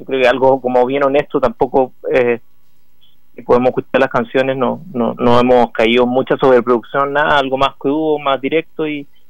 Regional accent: Valparaíso, Chile; now in Santiago, Chile; Gonzalo y yo, Gonzalo el guitarrista, somos de Valparaíso.

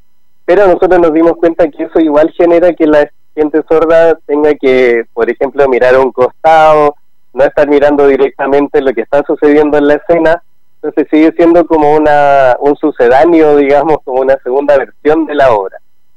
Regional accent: Valparaíso, Chile; que somos todos de Valparaíso

